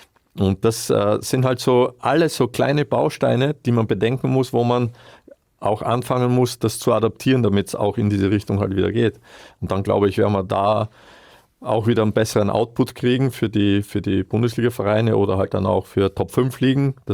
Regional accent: Austria; was bei uns in Österreich halt noch hinzukommt

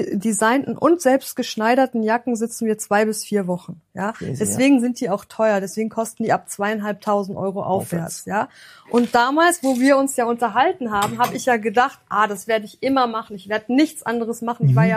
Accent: North Rhine-Westphalia, Germany; Ich komme aus dem Ruhrgebiet, war ein Macher

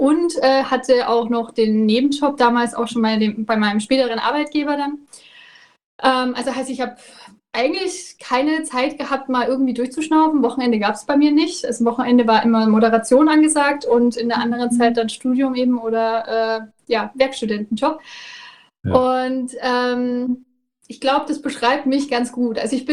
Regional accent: Nuremberg, Bavaria, Germany; Ich komme aus Nürnberg, bin damals dann, nachdem ich fertig war mit dem Abi, bin ich dann nach Köln gegangen

